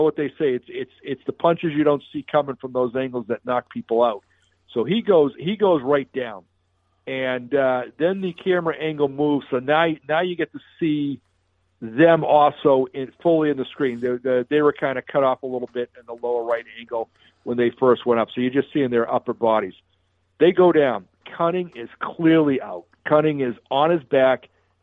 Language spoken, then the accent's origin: English; Boston, Massachusetts, United States; I'm a fan of John Wincink. I grew up in Boston. I loved him when he was a Bruin.